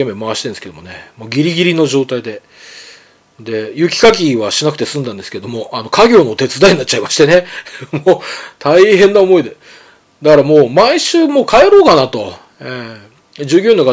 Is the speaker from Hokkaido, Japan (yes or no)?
yes; Hokkaido, Japan; 北海道、私のふるさとの北海道が数年に一度の猛吹雪に襲われる